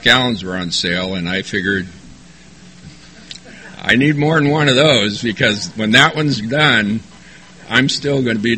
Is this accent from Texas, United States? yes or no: no; San Diego, California, United States; I grew up here in San Diego. There's five of us kids. We all get along great. Grew up in Ocean Beach in the 50s and the 60s.